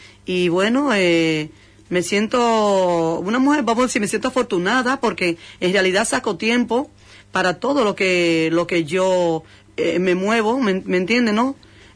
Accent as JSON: {"language": "Spanish", "country": "Dominican Republic", "also_born_or_lived": "Madrid", "moved": "yes", "lives_now": "Huelva, Spain", "said": "Vale, yo soy de República Dominicana, llevo 35 años aquí ya en España. Vamos a decir que tenemos 18 en Madrid y todo el tiempo, hasta 35 años, pues lo llevo aquí viviendo en Huelva, en el cual ya me compré mi apartamento y todo aquí"}